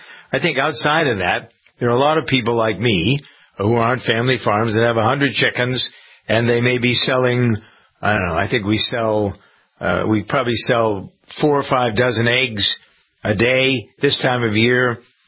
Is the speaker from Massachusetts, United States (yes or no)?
yes; Massachusetts, United States; I noticed in my home state of Massachusetts this past week